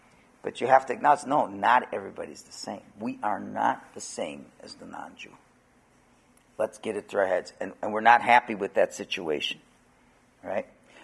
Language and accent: English; Canada; And we're like all Canadians. I'm a Canadian first. I'm a loyal Canadian.